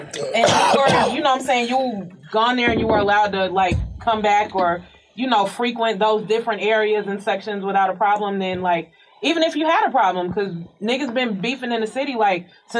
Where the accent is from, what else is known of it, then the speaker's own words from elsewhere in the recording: Atlanta, Georgia, United States; born there; Yeah, I was born in Crawford Longs.